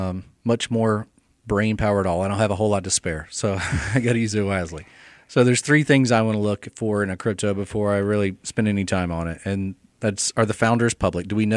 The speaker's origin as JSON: {"language": "English", "country": "United States", "said": "So as an American sitting here in Mobile"}